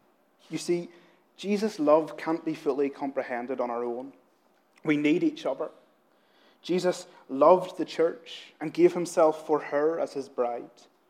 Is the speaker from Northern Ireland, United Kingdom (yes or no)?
yes; Northern Ireland, United Kingdom; moved away as an adult; back in my hometown in Northern Ireland, there's a coffee shop